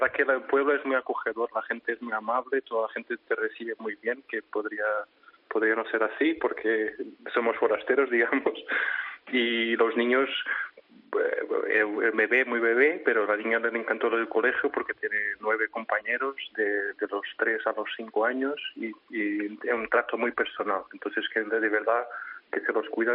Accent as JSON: {"language": "Spanish", "country": "Portugal", "second_language": "Spanish", "said": "durante la pandemia estábamos en Lisboa porque yo soy portugués"}